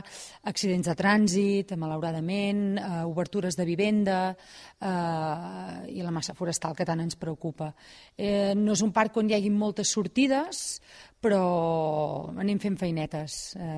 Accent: Manresa, Catalonia, Spain; now in Berguedà, Spain; que és una zona que em conec molt també, perquè jo soc de Manresa

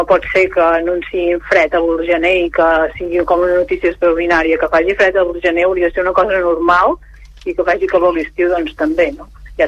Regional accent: Catalonia, Spain; els que som del Pirineu Oriental ja tremolaven perquè ens caien un parell de pams de neu

